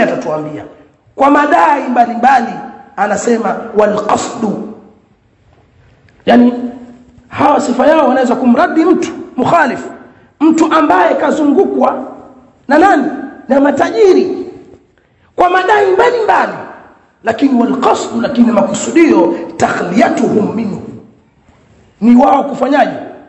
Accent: Pangani, Tanga Region, Tanzania; Au tutoe mifano kule kwetu Pangani, mahizbi wenzio.

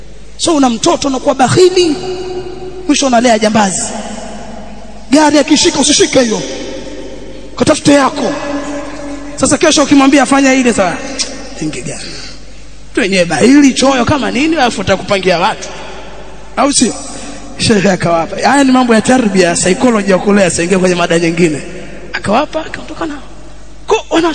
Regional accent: Pangani, Tanga Region, Tanzania; Mimi ambaye natoka Pangani niko tayari nitabakia

